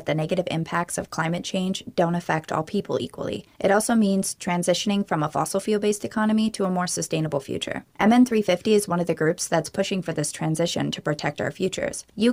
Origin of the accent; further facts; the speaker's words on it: Red Lake, Minnesota, United States; from Red Lake with the Solar News. And I'm here from Red Lake, too. So we got to represent. There's two of us from Red Lake on the show today.